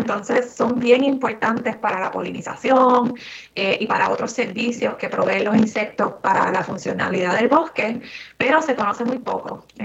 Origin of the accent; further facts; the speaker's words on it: Trujillo Alto, Puerto Rico; Pues yo soy de Trujillo Alto, Puerto Rico, por ahí del barrio Carraízo, cerquita del lago, así que me quedé en las montañas cerca del área metro.